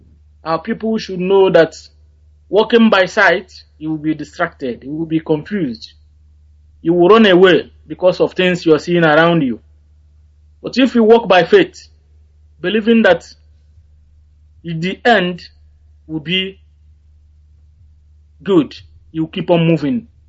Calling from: London, United Kingdom; I'm calling from London, from Adaba in Uzuwan, Biafra land.

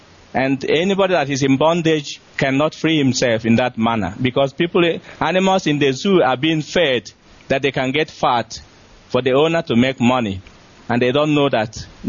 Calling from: Switzerland; I'm calling from Switzerland.

